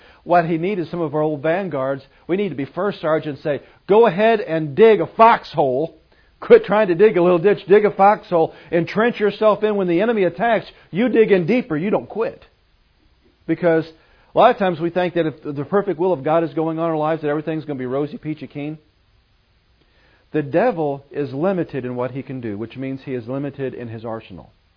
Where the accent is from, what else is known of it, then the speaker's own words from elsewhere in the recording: United States; Our protection will not be because I'm an American.